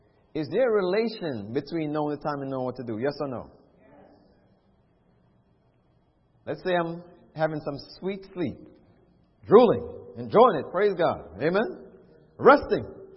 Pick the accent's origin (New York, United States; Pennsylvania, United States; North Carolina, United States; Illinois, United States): New York, United States; New York City; Now, I mentioned to many of us that I grew up in New York City.